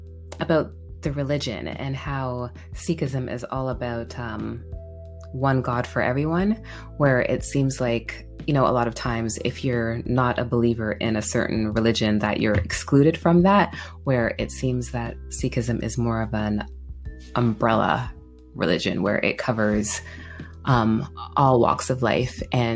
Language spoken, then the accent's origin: English; Canada; born there; So I was born in Canada and my parents are Jamaican.